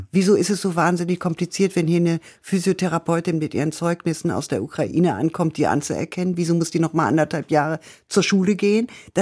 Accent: North Rhine-Westphalia, Germany; Also ich komme aus dem Ruhrgebiet

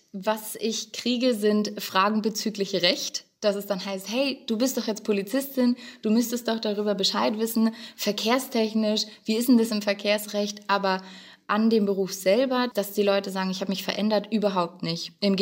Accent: Berlin, Germany; Also ich bin in Berlin groß geworden

